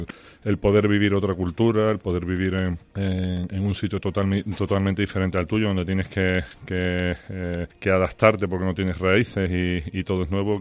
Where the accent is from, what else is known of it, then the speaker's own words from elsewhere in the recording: Huelva, Andalusia, Spain; Y desde que nací aquí en Huelva, pues nunca he vuelto a estar tanto tiempo fuera de Huelva, exceptuando viajes, ¿no? Como ahora en esta última experiencia. Tengo aquí mi familia, tengo mis raíces, tengo aquí también negocios